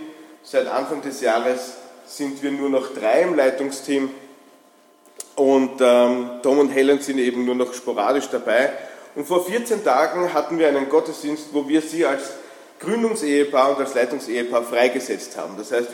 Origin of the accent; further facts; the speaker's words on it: Vienna, Austria; Ich war am Weg von Wien, ich komme ursprünglich aus Wien. Ich bin aus dem 22. Bezirk hergefahren, wo ich ursprünglich zu Hause bin.